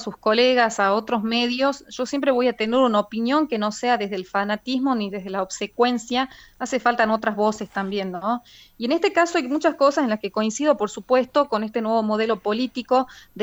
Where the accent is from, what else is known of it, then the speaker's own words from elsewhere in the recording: Rosario de Lerma, Salta, Argentina; Yo vivo en Rosario de Lerma, en mi pueblo